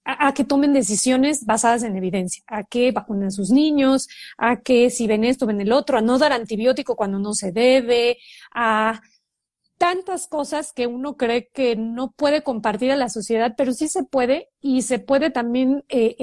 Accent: Tuxpan, Veracruz, Mexico; moved away as an adult; now in Mexico City, Mexico; soy originaria de Tuxpan, Veracruz. Me vine a estudiar a México desde la carrera. Entonces, estoy acá, soy una chilanga

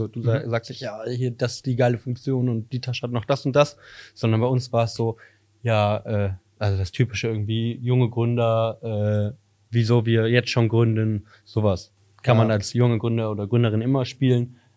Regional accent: Aachen, North Rhine-Westphalia, Germany; Also wir kommen aus Aachen

